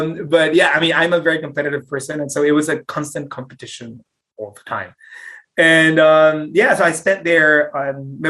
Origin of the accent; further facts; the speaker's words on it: Mexico City, Mexico; And I mean, I grew up in Mexico City, like streets, cars, honks, and smells, and just Ireland, just green everywhere.